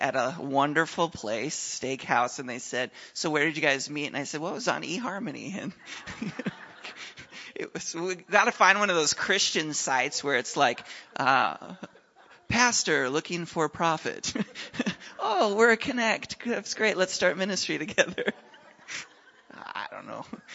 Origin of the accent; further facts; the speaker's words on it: Nashville, Tennessee, United States; We're from Nashville, Tennessee.